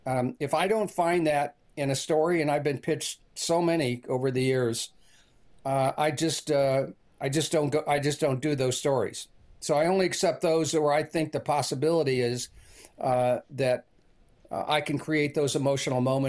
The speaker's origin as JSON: {"language": "English", "town": "Bloomington", "region": "Indiana", "country": "United States", "tie": "born or raised there", "said": "I grew up in Bloomington, Indiana, and my two favorite teams, or my three favorite teams every weekend were Indiana and the teams that played Notre Dame or and Purdue."}